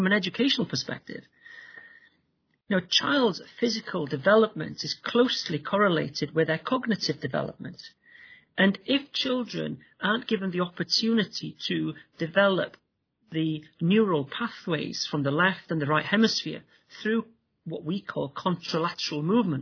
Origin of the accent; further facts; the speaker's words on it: Wales, United Kingdom; I'm from North Wales, and I worked as what we called a challenge advisor in North Wales